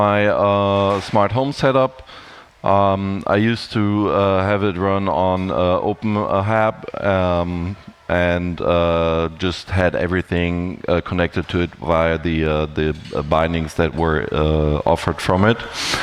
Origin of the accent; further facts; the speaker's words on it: Germany; English is a second language; also born or lived in United States; I'm from Germany, and I've spent some time in the US, if you can tell from the accent.